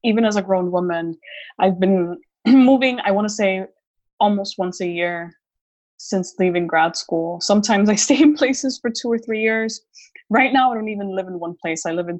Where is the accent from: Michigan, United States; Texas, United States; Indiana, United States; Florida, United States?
Florida, United States; Miami Beach; also born or lived in Puerto Rico; a very specific kind of girlhood, which is what we had growing up in Puerto Rico and Miami Beach.